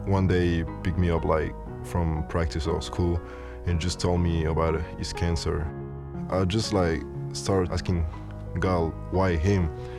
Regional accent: Paris, Île-de-France, France; I'm from Paris, born and raised.

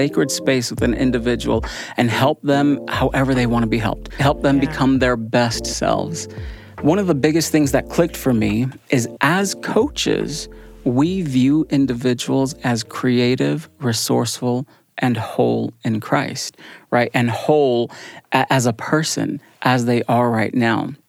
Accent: Houston, Texas, United States; I'm originally from Houston, Texas, graduated in human development.

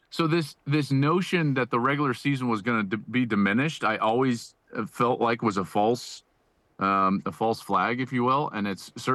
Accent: Denver, Colorado, United States; I grew up in Denver, so like this is the type of climate that I'm used to and enjoy.

